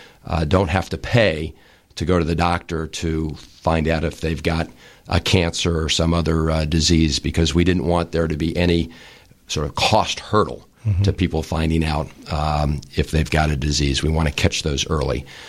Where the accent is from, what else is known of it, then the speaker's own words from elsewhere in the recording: Pakistan; born there; also born or lived in United States / Turkey / India; I was born in Pakistan and moved back to the United States and then Turkey, India.